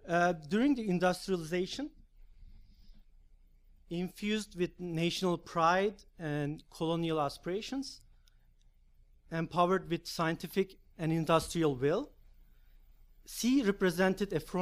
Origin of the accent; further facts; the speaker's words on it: Turkey; English is a second language; I mean, I'm coming from Turkey, and Mediterranean Sea kind of haunts us as a sea that is as a historical territory.